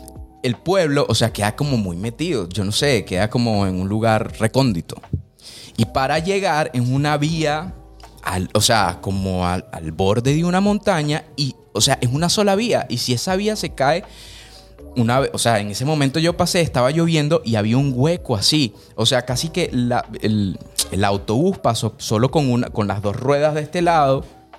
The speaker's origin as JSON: {"language": "Spanish", "town": "Caracas", "region": "Capital District", "country": "Venezuela", "tie": "born or raised there", "said": "yo me crié toda mi vida en el Valle. En San Andrés."}